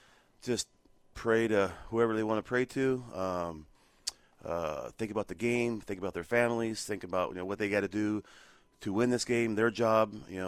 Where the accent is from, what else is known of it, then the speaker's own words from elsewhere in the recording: Hanford, California, United States; Born and raised in Hanford. Graduated in 1994, obviously Hanford High School.